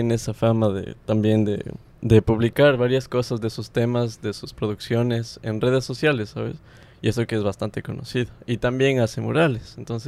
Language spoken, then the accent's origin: Spanish; Quito, Pichincha, Ecuador; yo soy de Quito y bueno, conozco a personas de Quito